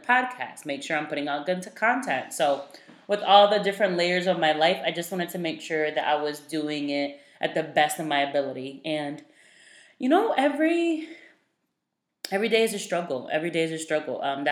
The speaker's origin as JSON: {"language": "English", "country": "Puerto Rico", "said": "I'm from Puerto Rico, and my boyfriend's never been, so he met my family"}